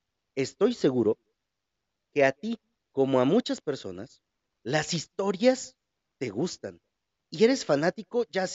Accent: Huajuapan de León, Oaxaca, Mexico; de esos que pocas veces se aguantan aquí en mi pueblo, en Huajuapan de León

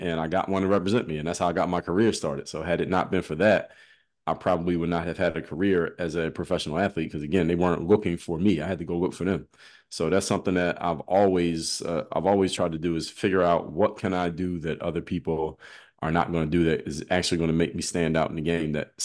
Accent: Philadelphia, Pennsylvania, United States; now I'm from Philadelphia, in the summertime, in the middle of the day, like 12 o'clock, it's too hot for anybody to be outside

